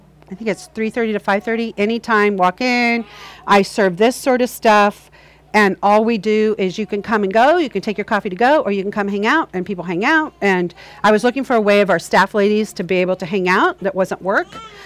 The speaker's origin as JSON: {"language": "English", "region": "Ohio", "country": "United States", "said": "I'm from Ohio. I have a friend back east, and her husband, he's a pastor, and we all grew up together."}